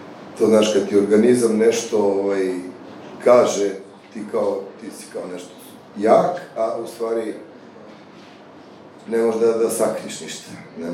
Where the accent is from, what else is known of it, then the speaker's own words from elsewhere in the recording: Belgrade, Serbia; iako sam ja kao Beograđanin